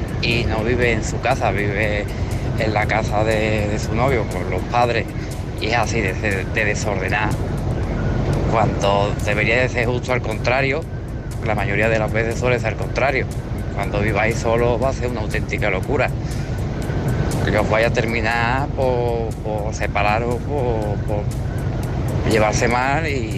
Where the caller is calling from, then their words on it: Seville, Andalusia, Spain; de Sevilla, estamos en ruta.